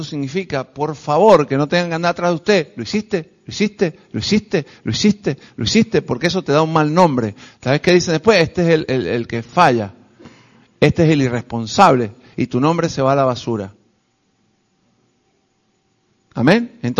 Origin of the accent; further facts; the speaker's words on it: Argentina; Hermano, yo soy argentino, aquí tenemos argentinos también.